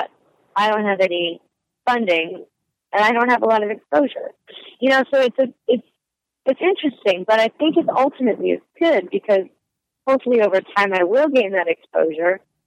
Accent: Bismarck, North Dakota, United States; That's home, yeah. I grew up in Bismarck. My dad's the only person who's still kicking it there.

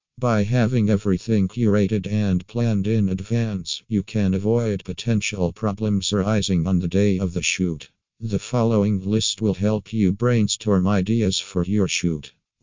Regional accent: Singapore; from Singapore.

